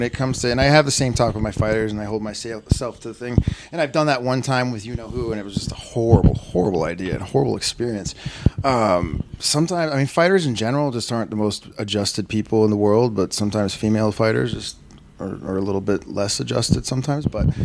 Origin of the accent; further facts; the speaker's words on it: Las Vegas, Nevada, United States; I grew up out here in Vegas.